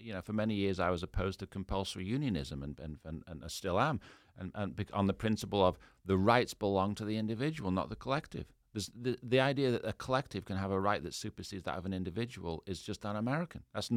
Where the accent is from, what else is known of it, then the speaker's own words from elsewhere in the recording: England, United Kingdom; when I was a kid growing up in England